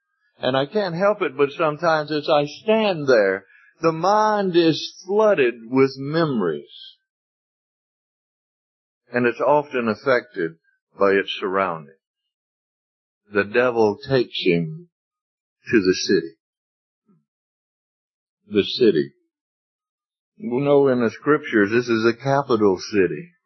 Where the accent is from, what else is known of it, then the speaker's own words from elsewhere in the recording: Mississippi, United States; And somebody says to me, now, where are you from? I say, Mississippi.